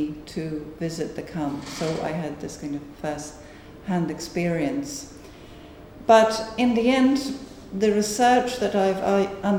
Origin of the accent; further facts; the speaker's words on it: Poland; now in United Kingdom; which is exactly the time when I came here from Poland.